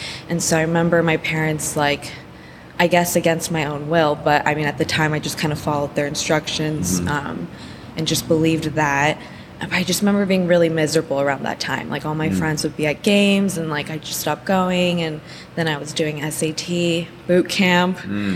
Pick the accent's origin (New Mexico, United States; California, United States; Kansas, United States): California, United States; Diamond Bar; Oh, yeah. I was born and raised in Diamond Bar.